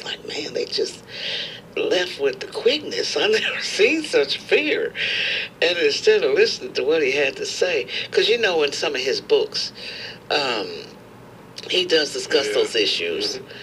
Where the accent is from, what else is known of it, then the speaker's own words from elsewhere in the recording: Nashville, Tennessee, United States; I said, I'm from Nashville, and I work at Fisk University's radio station, WFSK